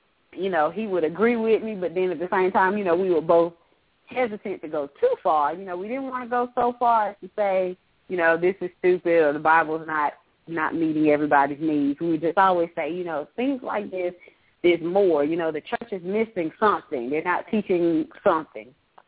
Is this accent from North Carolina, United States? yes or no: yes; Greensboro, North Carolina, United States; we went to another mega church in my hometown in Greensboro.